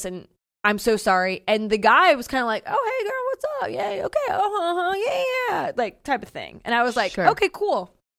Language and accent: English; St. Louis, Missouri, United States; Okay, so I grew up in St. Louis, Missouri.